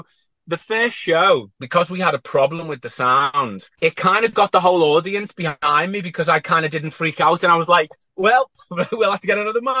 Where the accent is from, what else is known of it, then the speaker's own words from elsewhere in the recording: Liverpool, North West England, United Kingdom; I'm from Liverpool, and I was kind of almost born on a stage.